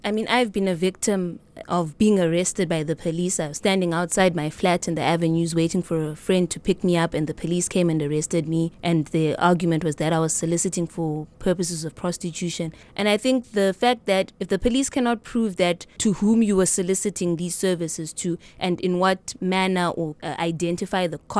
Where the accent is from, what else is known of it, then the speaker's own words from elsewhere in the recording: Kwekwe, Midlands, Zimbabwe; I'm 28 years old. I grew up in Zimbabwe. I was born in Kwekwe, and that's where my parents are based. I studied at Goldridge Primary School. Then I went to Chizipiti Senior School in Harare.